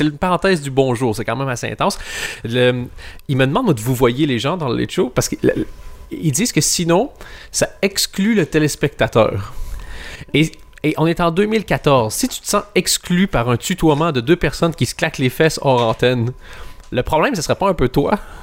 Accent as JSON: {"language": "French", "country": "Belgium", "said": "Et donc, comme nous sommes belges, passais devant le Stade de France."}